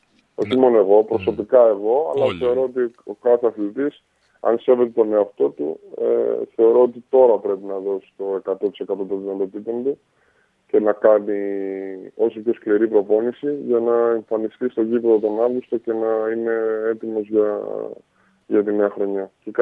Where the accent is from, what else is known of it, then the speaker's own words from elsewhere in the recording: Heraklion, Crete, Greece; Έχω γεννηθεί, βασικά έχω μεγαλώσει στο Ηράκλειο, καταγωγή μου από το Ρέθυμνο, από τα Μόλια. Αλλά έχω μεγαλώσει 16 χρόνια στο Ηράκλειο